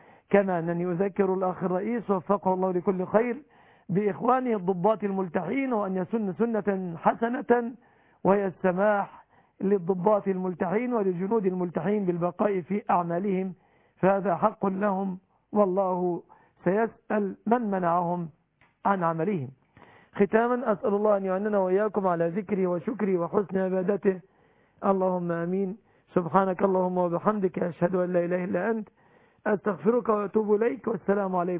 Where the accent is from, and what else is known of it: Egypt